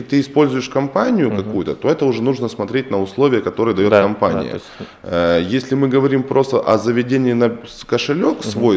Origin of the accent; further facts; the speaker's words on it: Ukraine; я сам родом с Украины